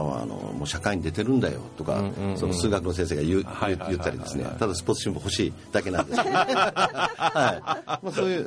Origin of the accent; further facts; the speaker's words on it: Onojo, Fukuoka, Japan; 出身は大野城市です。